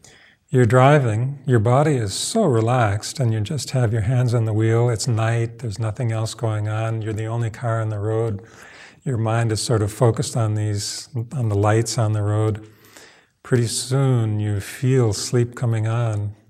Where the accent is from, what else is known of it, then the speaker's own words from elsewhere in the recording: Midwest, United States; We grew up in the Midwest. I grew up in the Midwest